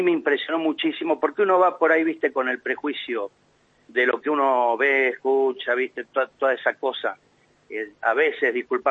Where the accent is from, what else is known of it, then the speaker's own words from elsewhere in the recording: La Plata, Buenos Aires Province, Argentina; Y yo soy platense, pero estoy en una parroquia en Berisso, es cierto, María Auxiliadora.